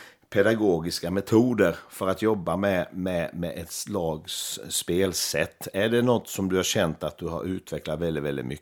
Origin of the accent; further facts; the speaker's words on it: Sweden; Men som svensk har man också känt ibland att det här blir overcoaching.